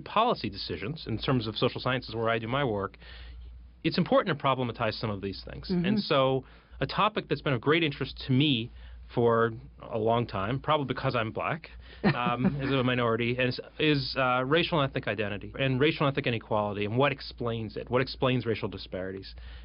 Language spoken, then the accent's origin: English; Philadelphia, Pennsylvania, United States; I'm from Philadelphia area. I went to Northwestern University as an undergraduate and had never been west of Ohio.